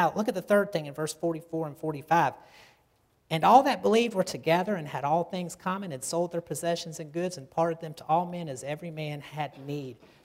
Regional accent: Virginia, United States; Up where I grew up in Virginia, all the churches there that are started are splits off of other churches

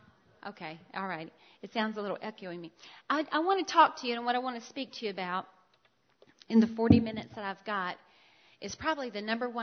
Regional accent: Hammond, Indiana, United States; That's the other lady that's from Hammond, Indiana. We have to stick together.

